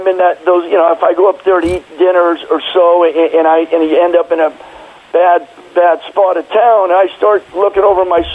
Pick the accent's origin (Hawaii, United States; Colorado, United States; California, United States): California, United States; San Francisco; No, I grew up in San Fran.